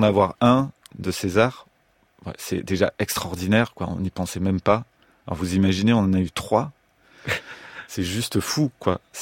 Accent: Marseille, Provence-Alpes-Côte d'Azur, France; moi, je viens de Marseille, donc déjà, je connais déjà du monde.

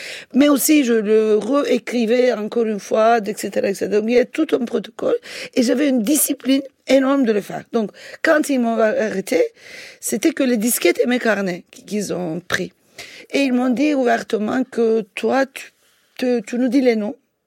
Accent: Turkey; je suis turque, je ne connais pas bien le kurde

